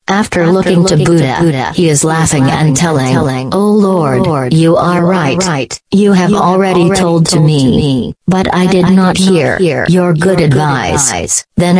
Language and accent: English; California, United States; I am an American girl. … from California.